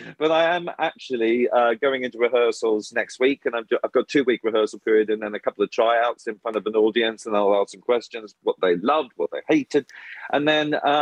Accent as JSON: {"language": "English", "country": "Australia", "tie": "born or raised there", "said": "me growing up in Australia"}